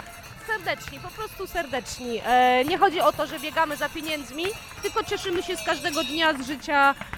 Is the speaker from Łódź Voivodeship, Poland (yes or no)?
no; Żywiec, Silesian Voivodeship, Poland; Wiadomo, my jesteśmy góralami, jeżeli chodzi o Żywiec, żywiecczyznę.